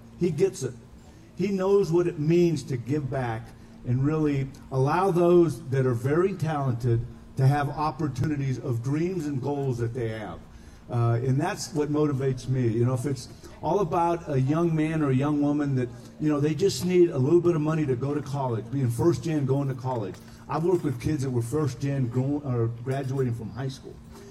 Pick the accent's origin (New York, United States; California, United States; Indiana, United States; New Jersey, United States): California, United States; Ontario; those organizations that stepped in when I was growing up in Ontario, California